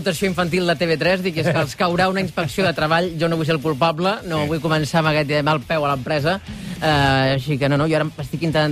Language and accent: Catalan; Berga, Catalonia, Spain; Soc de Berga.